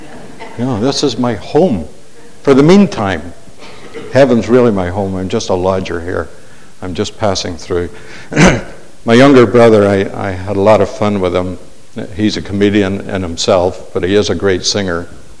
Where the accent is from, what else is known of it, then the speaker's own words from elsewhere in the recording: Ireland; now in Canada; I was so glad to see him because it was a reminder to me that I've lost my accent and I'm Canadian.